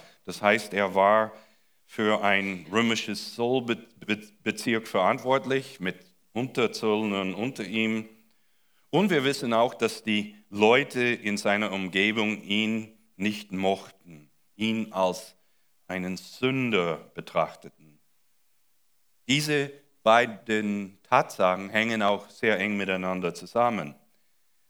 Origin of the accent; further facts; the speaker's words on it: United States; aber als Amerikaner vermisse ich das Rumbollen.